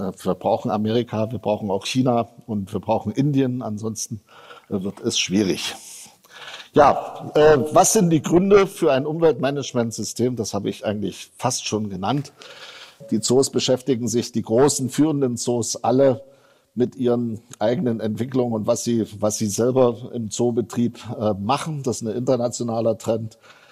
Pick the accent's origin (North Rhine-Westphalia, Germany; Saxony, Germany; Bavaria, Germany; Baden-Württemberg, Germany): Saxony, Germany; Leipzig; Und da können wir auch stolz sein als Sachsen oder als Leipziger. Kommt nämlich von uns.